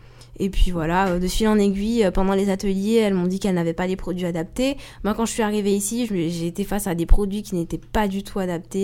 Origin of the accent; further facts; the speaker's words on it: Guadeloupe, France; Et moi j'ai grandi aux Antilles, on a une vraie culture du cheveu afro